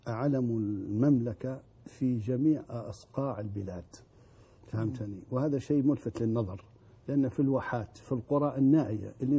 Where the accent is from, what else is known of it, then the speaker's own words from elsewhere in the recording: Libya; moved away; أن يوفقنا نحن كليبيين